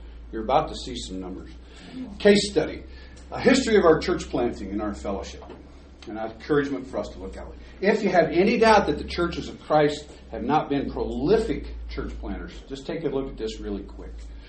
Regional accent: Midwest, United States; Surely it's better where I grew up in the Midwest.

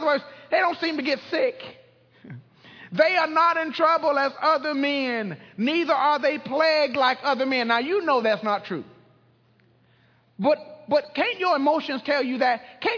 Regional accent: Brunswick, Georgia, United States; I'm from Brunswick. We drive over on St. Simon's Island.

